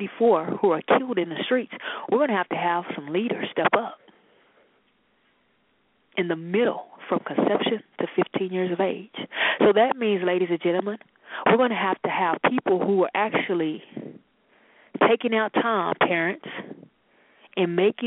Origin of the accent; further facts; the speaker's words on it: Waco, Texas, United States; when I was growing up in South Waco, my grandmother's neighborhood, the bookmobile always came every Saturday